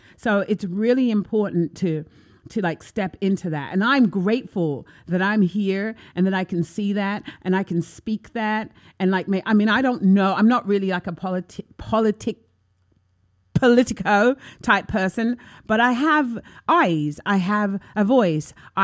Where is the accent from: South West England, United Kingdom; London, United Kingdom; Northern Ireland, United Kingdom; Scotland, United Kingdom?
London, United Kingdom; now in United States; I'm from London. And I mean, I'm really grateful to be living in the United States.